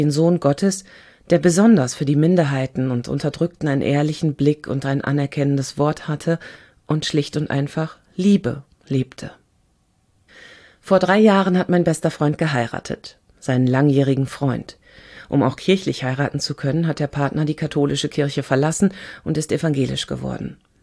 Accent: Germany; born or raised there

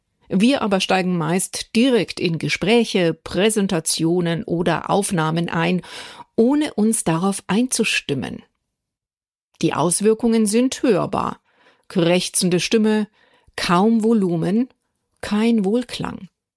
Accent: Bavaria, Germany; accent: Bavarian; meine bayerische Mundart ist da auch dabei.

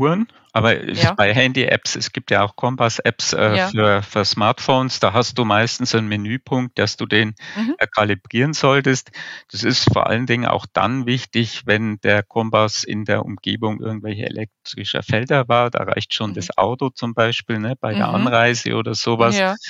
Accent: Bavaria, Germany; Ich komme ja eigentlich aus dem Fichtelgebirge

